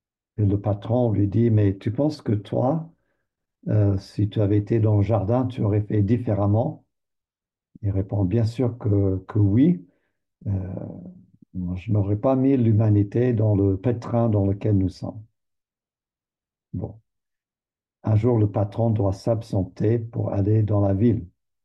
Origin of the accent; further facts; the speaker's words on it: Canada; Il y avait un bûcheron, on va dire dans le nord du Canada, je viens du Canada.